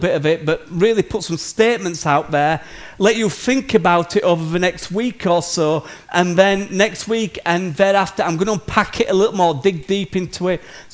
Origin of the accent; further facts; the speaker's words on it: United Kingdom; As long as I'm proud of being British.